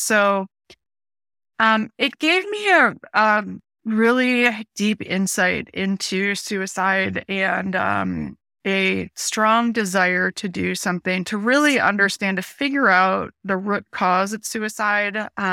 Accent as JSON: {"language": "English", "town": "Chicago", "region": "Illinois", "country": "United States", "tie": "born or raised there", "said": "So I grew up in Chicago, and when I was 18, I lost my dad to suicide."}